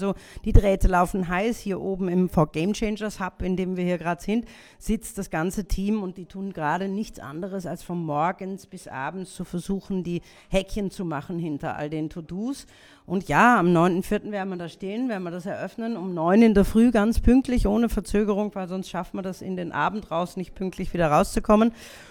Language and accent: German; Austria; Da wollen wir, glaube ich, als Österreicher gar nicht drauf verzichten